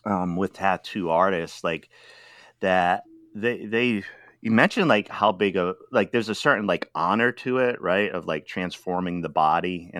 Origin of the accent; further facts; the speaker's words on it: Rhode Island, United States; I'm from Rhode Island